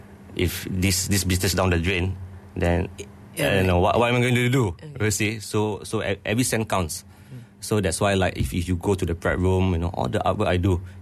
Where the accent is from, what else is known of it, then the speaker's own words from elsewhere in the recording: Ampang, Selangor, Malaysia; I'm from Ampang.